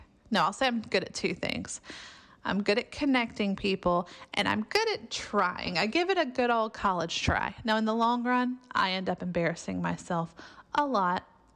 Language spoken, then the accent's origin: English; Columbus, Georgia, United States; go around my hometown of Columbus, Georgia